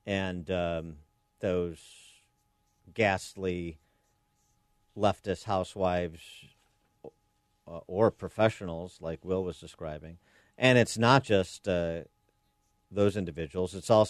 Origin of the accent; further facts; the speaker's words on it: Houston, Texas, United States; In my hometown of Houston, there were three last year.